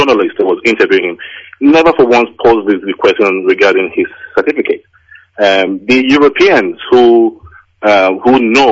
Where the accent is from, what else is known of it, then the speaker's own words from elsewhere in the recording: Imo, Nigeria; now in Sussex, United Kingdom; I'm from Uhuala, Okabia, in Imo. But I reside in Sussex, in England.